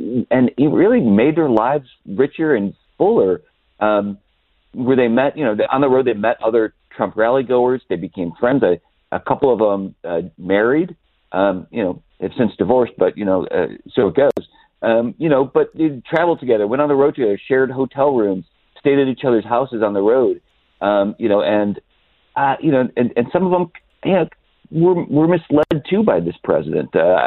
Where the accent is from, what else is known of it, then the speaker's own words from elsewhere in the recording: Cleveland, Ohio, United States; I'm a Midwestern guy myself. I grew up in Cleveland, went to Ohio State.